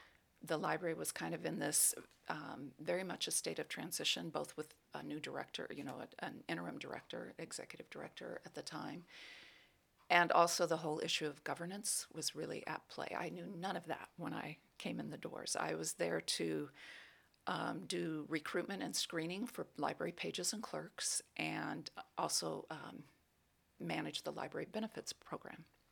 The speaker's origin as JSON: {"language": "English", "region": "Oregon", "country": "United States", "tie": "born or raised there", "said": "Well, I grew up in Southern Oregon, and I was the youngest of four"}